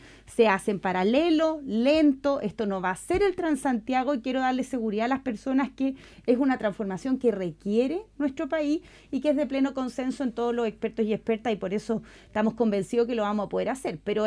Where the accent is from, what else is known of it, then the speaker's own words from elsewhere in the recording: Chile; soy mujer chilena, mamá, quiero que nuestro país le vaya bien.